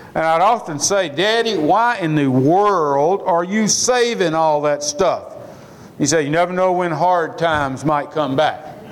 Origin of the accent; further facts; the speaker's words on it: Porterdale, Georgia, United States; if you were a child during the Depression, you're like me about growing up in Porterdale. I had no idea that we were poor until I went to college.